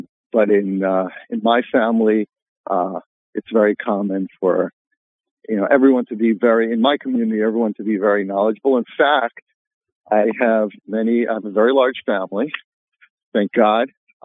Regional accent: Atlantic City, New Jersey, United States; So I grew up in the Atlantic City, New Jersey area, which is

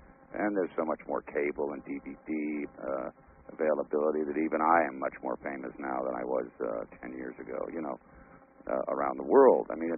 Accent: New York City, New York, United States; I came from East Harlem in New York City.

